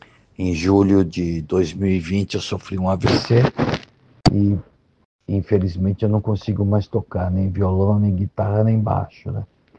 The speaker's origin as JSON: {"language": "Portuguese", "region": "São Paulo", "country": "Brazil", "said": "Nós somos da Zona Oeste de São Paulo, da Pompeia, onde também surgiu os"}